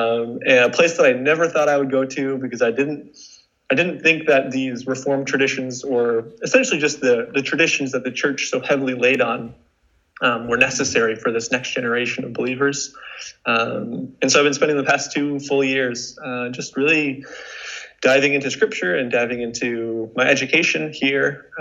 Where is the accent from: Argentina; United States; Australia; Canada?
Canada; Ontario; I was born in Ontario in Canada, Southern Ontario, near Niagara Falls. And I grew up in a Christian home, three Christian brothers, Christian dog, and Christian parents. So very much grew up in the Southern Ontario is this kind of Dutch Reformed Christian bubble.